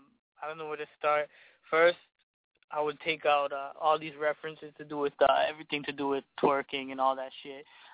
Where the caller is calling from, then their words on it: Toronto, Ontario, Canada; Right now I'm calling from Toronto, Canada. We're here right now.